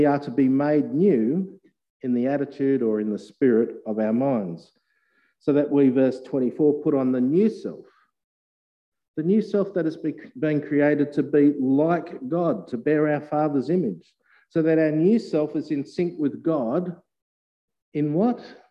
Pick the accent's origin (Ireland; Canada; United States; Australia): Australia; As an Australian, I love wearing shorts.